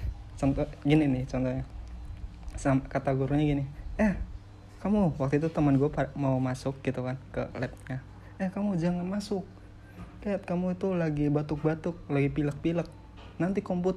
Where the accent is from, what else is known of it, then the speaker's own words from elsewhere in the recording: Indramayu, West Java, Indonesia; now in Jakarta, Indonesia; Apalagi di kampung gue tuh sangat-sangat inilah. Ya walaupun gue suka sih di Indramayu